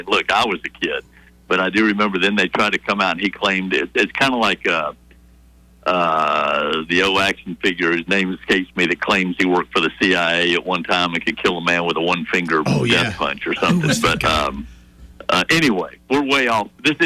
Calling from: Birmingham, Alabama, United States; I'm in Birmingham.

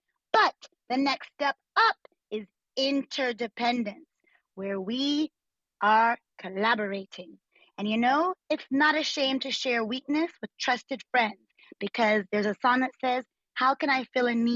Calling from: Maryland, United States; Greetings … Maryland, D.C.

